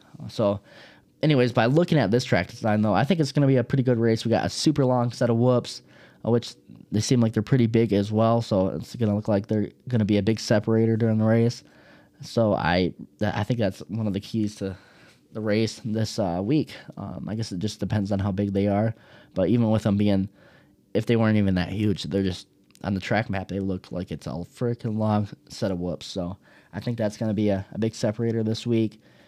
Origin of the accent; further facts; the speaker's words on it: Detroit, Michigan, United States; like my hometown of Detroit, Michigan